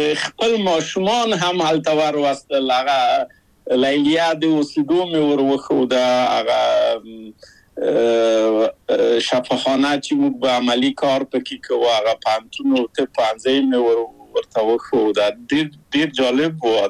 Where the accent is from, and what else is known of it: Kabul, Afghanistan; born or raised there; now in Czech Republic